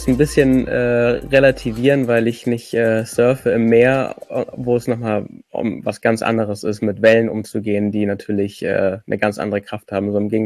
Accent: Bavaria, Germany; also ich komme aus dem Allgäu

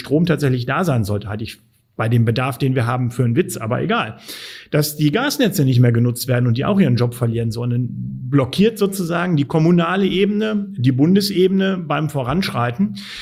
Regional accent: Lower Saxony, Germany; Als Niedersachse um die Ecke.

